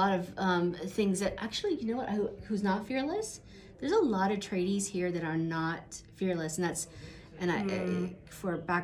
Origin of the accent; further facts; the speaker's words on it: California, United States; this is definitely new for me because I'm from California